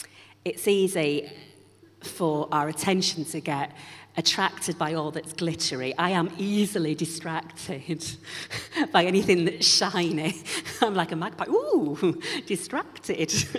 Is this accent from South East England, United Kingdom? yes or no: no; Yorkshire and the Humber, United Kingdom; My dad had to go in his slippers up the garden, round the back, because we're from Yorkshire